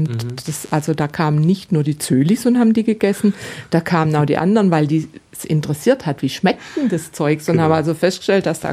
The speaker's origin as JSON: {"language": "German", "region": "Baden-Württemberg", "country": "Germany", "tie": "born or raised there", "said": "Und dann gibt es in meiner Heimat in Baden, da gibt es die Buberspitzle."}